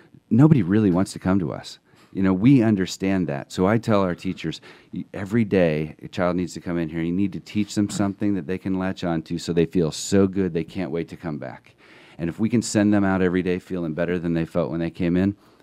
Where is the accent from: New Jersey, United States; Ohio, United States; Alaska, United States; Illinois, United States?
Illinois, United States; Hoopeston; now in Atlanta, United States; Actually, it's a small town called Hoopston, Illinois. And I went to Indiana University. So my hometown had 5,000 people in it.